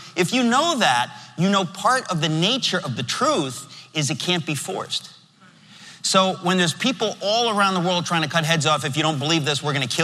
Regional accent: New York, United States; born there; I was born in New York. I live in New York. I talk fast so we can get it done.

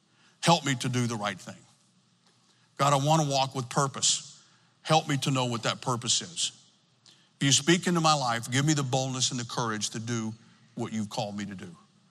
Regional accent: the South, United States; I come from the South that says he owns everything, the cattle in the hills and the taters underneath.

